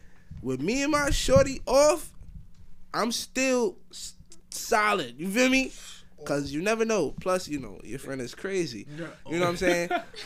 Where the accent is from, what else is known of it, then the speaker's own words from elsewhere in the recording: Jamaica; As a Jamaican man, I take pride in my dancing. You feel me? I take pride in my dancing as a Jamaican man.